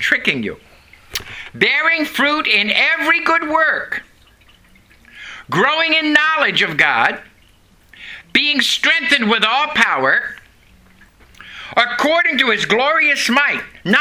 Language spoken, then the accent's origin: English; Canada; She was from Germany, and I'm from Canada, so that tells you that we weren't native here.